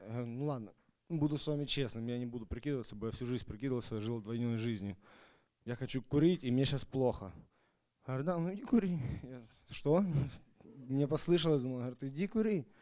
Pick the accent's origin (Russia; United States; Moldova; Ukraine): United States; Everett, Washington; я из Эверета.